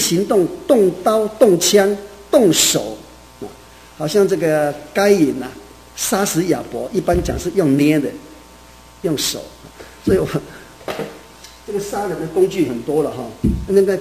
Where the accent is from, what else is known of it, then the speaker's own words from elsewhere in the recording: China; 西洋人呢、啊，跟我们中国人哈、啊，跟